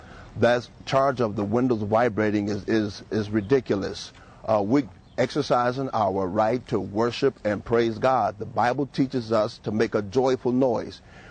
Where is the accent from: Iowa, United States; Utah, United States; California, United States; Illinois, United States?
Illinois, United States; Chicago; I was born and raised in Chicago, never been to jail.